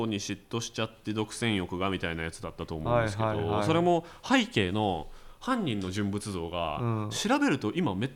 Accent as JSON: {"language": "Japanese", "region": "Yamaguchi", "country": "Japan", "tie": "born or raised there", "said": "地元の山口県で起こったという、"}